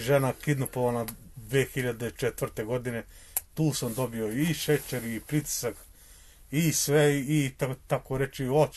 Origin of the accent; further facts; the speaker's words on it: Orahovac, Kosovo; Rodan sam iz Orahovca, već 5,5 godina živim ovde u kontejnerima.